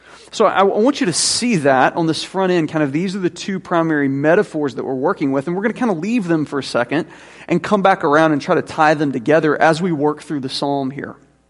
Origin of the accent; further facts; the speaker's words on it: Jackson, Mississippi, United States; because I grew up in Northeast Jackson playing roller hockey.